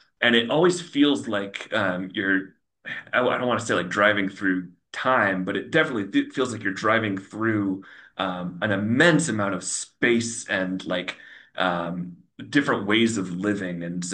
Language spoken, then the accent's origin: English; Bend, Oregon, United States; But I'm from Central Oregon originally. I'm from Bend, which is kind of on this cultural and geographic fault line of the desert and the forest